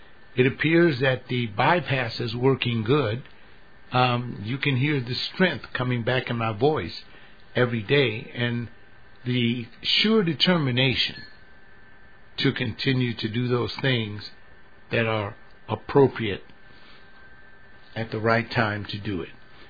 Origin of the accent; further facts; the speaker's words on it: United States; I'm an American. So since I'm an American, I'm a fleshly person.